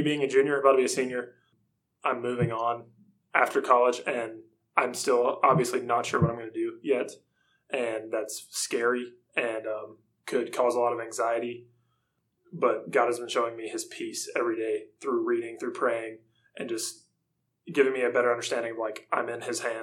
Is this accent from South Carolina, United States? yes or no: yes; Boiling Springs, South Carolina, United States; I am 21 years old. I'm a junior here at PC. I'm originally from Bowling Springs, which is like Spartanburg, South Carolina, so the upstate.